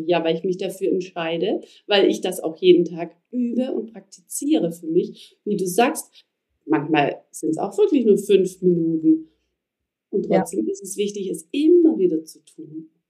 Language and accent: German; Netherlands; Und ich bin ja Niederländerin und ich liebe einfach meine Heimat und auch die Mentalität meiner Heimat.